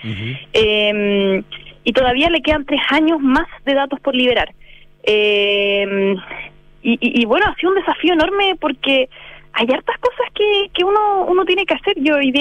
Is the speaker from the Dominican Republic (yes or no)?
no; Chile; cuando les digo que soy de Chile